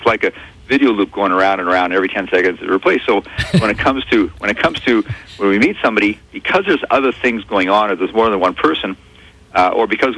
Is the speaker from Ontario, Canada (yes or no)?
no; Winnipeg, Manitoba, Canada; born there; Go, really? Oh, yeah, Winnipeg.